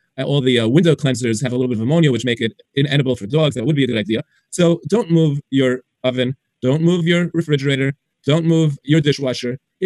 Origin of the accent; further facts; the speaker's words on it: New York City, New York, United States; I grew up near the Frankel Shtiebel in Flatbush on 21st Street